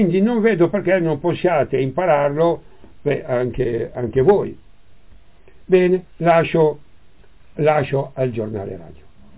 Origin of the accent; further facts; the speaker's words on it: Legnano, Lombardy, Italy; io sono di Legnano, i miei genitori sono veneti. Sono di Legnano, però le scuole elementari le ho fatte a Cerro Maggiore